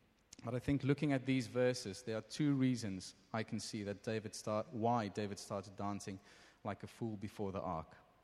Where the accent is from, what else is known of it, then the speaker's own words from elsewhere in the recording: South Africa; I'm South African, and I love rugby.